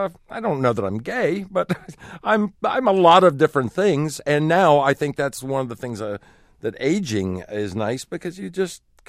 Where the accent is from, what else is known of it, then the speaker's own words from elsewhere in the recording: Midwest, United States; now in San Francisco, United States; And I would say, well, I'm from the Midwest. I wrote the stuff in the Midwest, honed it in the Midwest, and now I'm doing it out here.